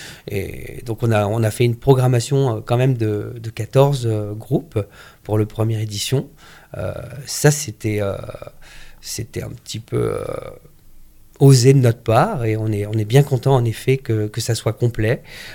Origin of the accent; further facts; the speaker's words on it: Saint-Étienne, Auvergne-Rhône-Alpes, France; Parce que souvent, quand on leur dit qu'on est de Saint-Étienne, ils nous disent « Oh, vous n'avez pas de chance, Saint-Étienne. »